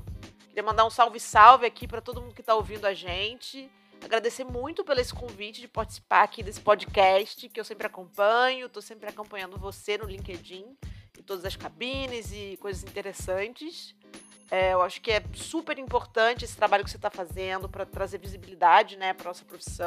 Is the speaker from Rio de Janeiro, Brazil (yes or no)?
yes; Rio de Janeiro, Brazil; eu sou carioca, nascida e criada aqui no Rio, vocês já devem ter percebido pelo sotaque. Eu tenho 32 anos